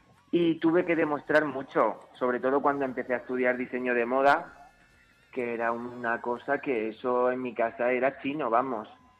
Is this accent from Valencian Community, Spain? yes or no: yes; Bigastro, Valencian Community, Spain; yo soy de Bigastro, de un pueblecito de Alicante.